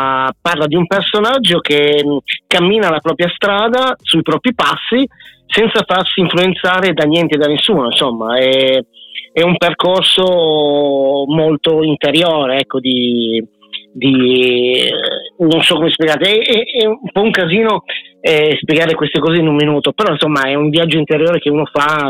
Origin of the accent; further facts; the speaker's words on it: Ferrara, Emilia-Romagna, Italy; Sono proprio di Ferrara, insomma, da quella zona lì. Comunque è sempre quella grande zona dell'Emilia Romagna, ecco.